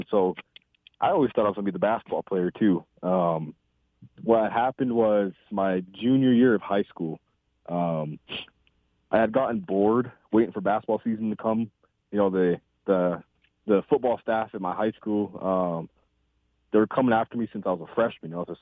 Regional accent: Pine Ridge, South Dakota, United States; But for me, I love growing up in Pine Ridge. You know, it's my home. It's always going to be my home.

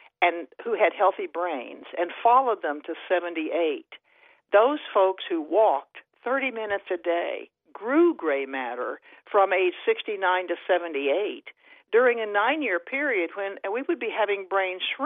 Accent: Oklahoma, United States; I grew up in Oklahoma, and I grew up with the attitude of respect for elders

